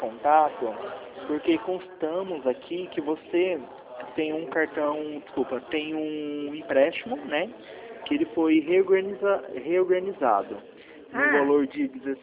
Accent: Campinas, São Paulo, Brazil; eu sou daqui de Campinas

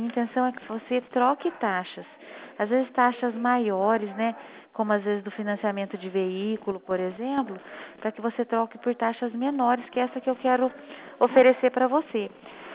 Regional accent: Cornélio Procópio, Paraná, Brazil; Eu sou aqui de Cornélio Procópio do Paraná.

